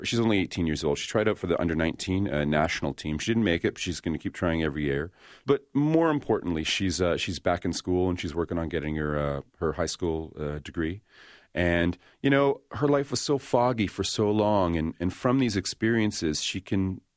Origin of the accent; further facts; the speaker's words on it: Canada; being a Canadian